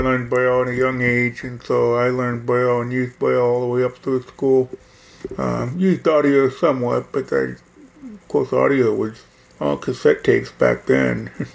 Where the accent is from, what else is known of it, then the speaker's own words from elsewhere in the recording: Carlisle, Pennsylvania, United States; So I was born in Carlisle and then immediately transferred to a bigger hospital. But I grew up in Carlisle, Pennsylvania, a small town.